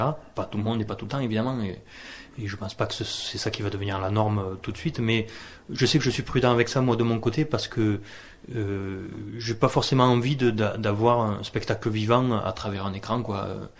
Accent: Pézenas, Occitanie, France; born there; Moi, je suis né à Pézenas, ouais.

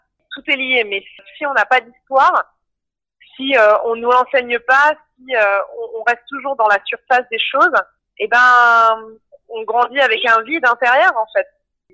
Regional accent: Madagascar; moved away as an adult; also born or lived in La Réunion / Africa; Moi, je suis née à La Réunion, mais j'y ai pas grandi. J'ai grandi en Afrique et à Madagascar. Je suis revenue à 18 ans.

